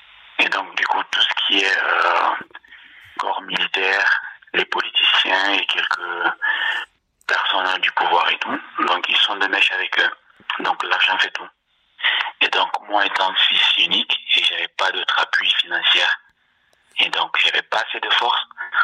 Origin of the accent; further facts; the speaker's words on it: Guinea; now in France; moi j'ai quitté la Guinée. Donc, j'avais jamais eu l'idée de venir en France ici. Je suis sorti de la Guinée, je suis parti directement dans un pays limitrophe à côté.